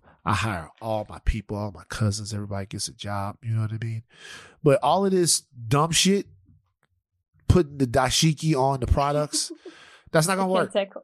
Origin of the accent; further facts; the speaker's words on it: the South, United States; I'm from the South, baby.